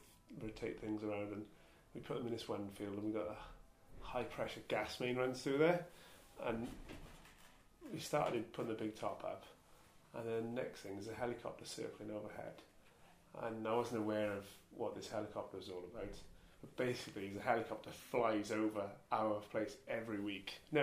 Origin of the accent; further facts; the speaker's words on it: Bridgend, Wales, United Kingdom; And I'm from Bridgend.